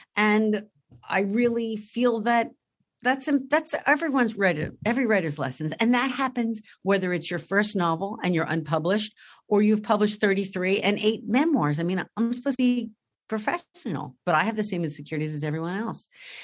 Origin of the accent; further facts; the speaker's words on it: Philadelphia, Pennsylvania, United States; I grew up in a city. I grew up in Philadelphia at 9th and Wolf in South Philly. You know, it's my block.